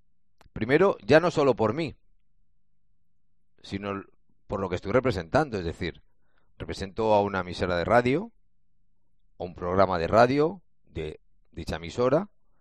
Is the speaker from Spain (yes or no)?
yes; Spain; Nosotros no tenemos que, como español, no deberíamos tener ningún miedo.